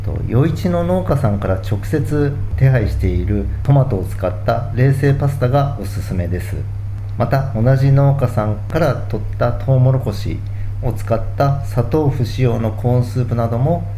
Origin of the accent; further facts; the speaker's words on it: Niigata, Japan; 私は実は新潟県出身なんですが、地元の高校在学時にアルバイトしていたパスタ店に高校卒業後入社して